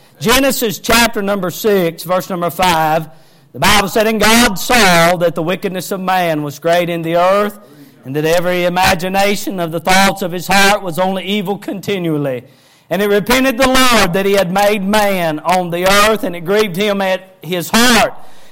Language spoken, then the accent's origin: English; Tennessee, United States; Now, I'm from Tennessee